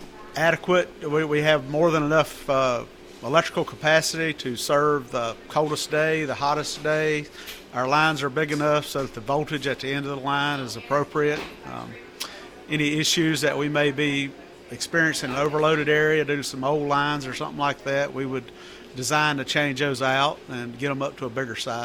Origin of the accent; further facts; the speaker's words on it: Hickory Grove, South Carolina, United States; born and raised in Western York County, Hickory Grove, went to York Comprehensive High School, went to USC